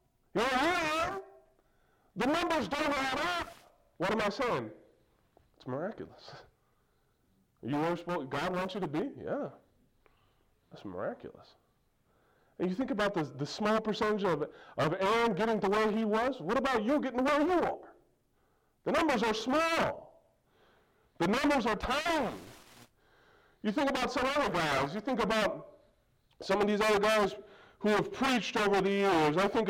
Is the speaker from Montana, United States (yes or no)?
yes; Billings, Montana, United States; I'm from Billings. How many people from Billings are King James only independent Baptists?